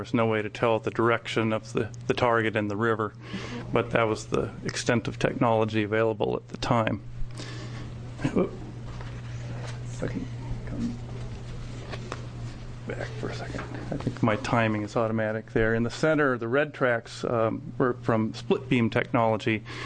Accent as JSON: {"language": "English", "town": "Seattle", "region": "Washington", "country": "United States", "said": "from Seattle. My company is Sound Metrics Corporation."}